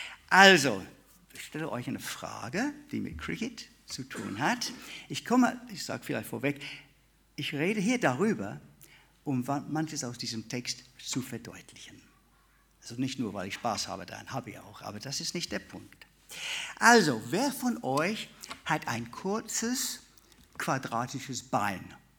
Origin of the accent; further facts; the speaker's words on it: England, United Kingdom; Ich möchte euch etwas vorstellen, was ich als Engländer besonders liebe.